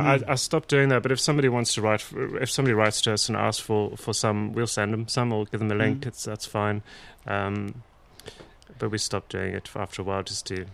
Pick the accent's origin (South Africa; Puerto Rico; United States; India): South Africa; I'm from South Africa